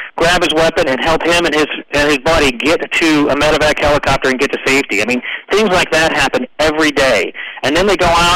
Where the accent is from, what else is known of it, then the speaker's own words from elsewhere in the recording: the South, United States; Gosh, you know, growing up in the South, barbecue was one of my favorite things.